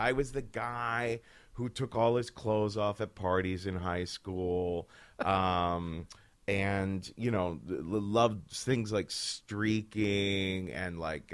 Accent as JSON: {"language": "English", "region": "Ohio", "country": "United States", "tie": "born or raised there", "said": "because I was this kid from Ohio who was raised in a very, very Catholic family."}